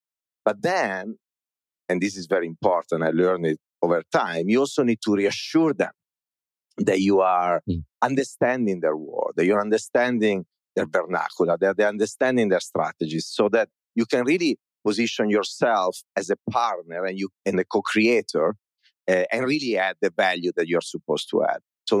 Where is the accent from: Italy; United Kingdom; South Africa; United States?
Italy; English is a second language; I'm Italian, as you can hear from my super heavy accent.